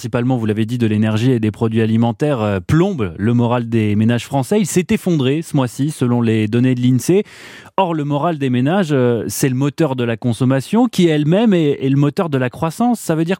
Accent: France; chez nous en France

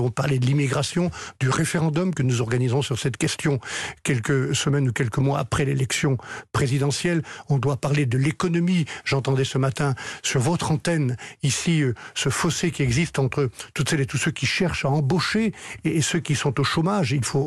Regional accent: Auvergne-Rhône-Alpes, France; Je suis savoyard, je suis montagnard, on a l'habitude d'être plutôt sobre.

